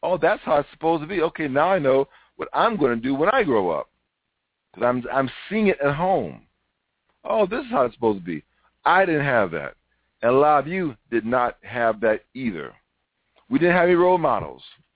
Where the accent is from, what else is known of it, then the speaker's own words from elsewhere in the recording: Chicago, Illinois, United States; When I grew up in Chicago, I did have a mother and father, but my father was a workaholic.